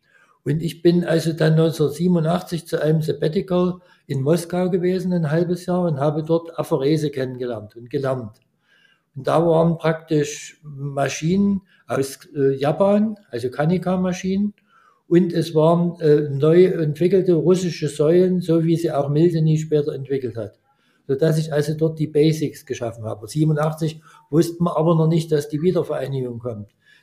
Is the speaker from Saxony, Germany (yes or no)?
yes; Görlitz, Saxony, Germany; born there; also born or lived in Sebnitz / Dresden; Ja, ich bin geboren in Görlitz. Das lag daran, dass mein Vater war Lehrer, die Schule war ausgelagert, weil Dresden bombardiert wurde. Meine Mutter stammte aus Görlitz, deswegen bin ich dort geboren